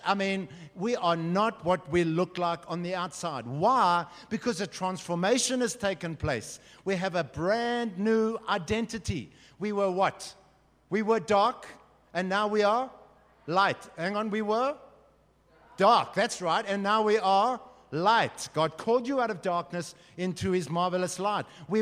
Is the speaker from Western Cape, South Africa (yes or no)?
no; Johannesburg, Gauteng, South Africa; We're here with a spaceship hovering over Joburg. We're not from Joburg. Yes, in the natural we are, but we're from heaven.